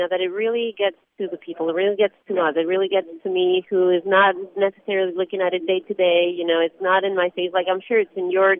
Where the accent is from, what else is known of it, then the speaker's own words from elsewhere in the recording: Ecuador; now in Maryland, United States; I'm from Ecuador. I have only been here since 2001